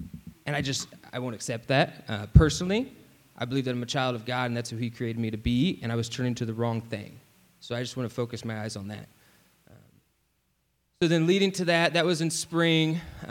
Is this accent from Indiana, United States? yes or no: yes; Terre Haute, Indiana, United States; I grew up in Terre Haute